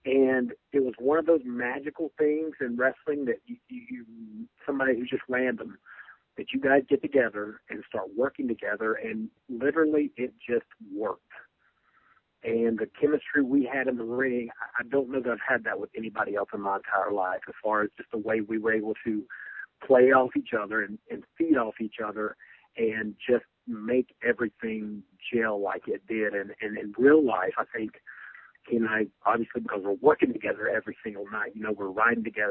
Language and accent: English; North Carolina, United States; It took place in Winston-Salem, close to my hometown. I'm here again from North Carolina.